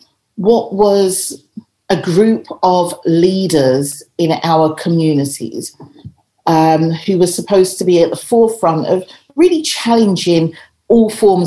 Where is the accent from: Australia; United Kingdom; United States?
United Kingdom; Edmonton, London; also born or lived in Islington / Enfield; So I grew up in a number of different places. I was born in Islington, moved to Edmonton, went to school for the first year in secondary school there, and we were then around Winchmore Hill, Edmonton, to Enfield